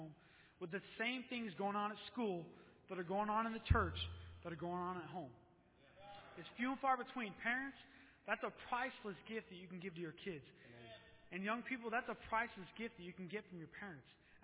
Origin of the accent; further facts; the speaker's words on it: Santa Clara, California, United States; I grew up in Santa Clara, California. North Valley Baptist Church, my home church, Pastor Jack Trever.